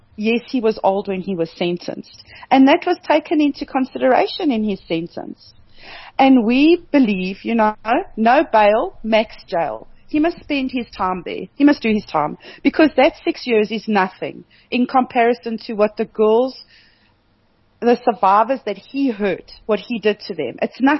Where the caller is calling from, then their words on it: Kimberley, Northern Cape, South Africa; I'm in Kimberley.